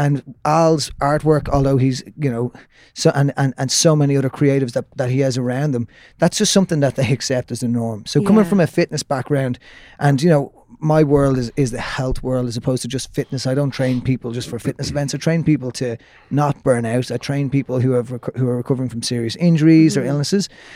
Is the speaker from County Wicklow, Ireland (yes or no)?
yes; County Wicklow, Ireland; I'm from the Shticks. I'm from Wicklow. Live up in the mountains and love being out in the mountains.